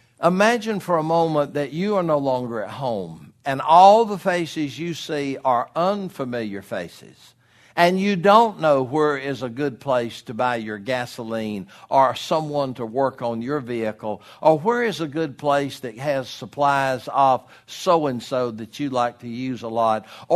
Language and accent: English; Georgia, United States; Well, I grew up in North Georgia, and we had our own dialect.